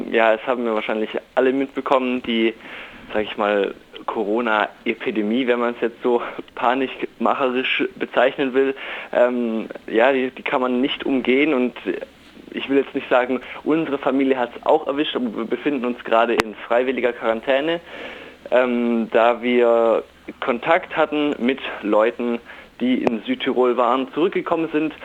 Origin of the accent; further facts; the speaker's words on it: Ostrach, Baden-Württemberg, Germany; Ich befinde mich gerade in meinem Heimatort im Landkreis Sigmaringen. Ostrach heißt das kleine, beschauliche Dorf.